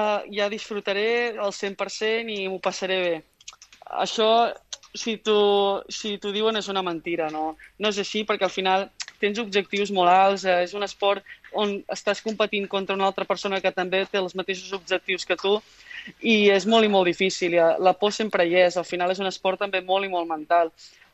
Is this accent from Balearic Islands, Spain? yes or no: no; Begur, Catalonia, Spain; also born or lived in New York / Girona; jo he nascut a Nova York, després hem viscut a Girona, a Begur, on he estat més anys de la meva vida és a Begur